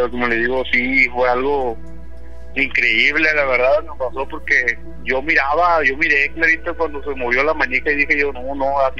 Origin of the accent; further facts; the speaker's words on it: Sinaloa, Mexico; now in California, United States; Soy de allá de Sinaloa.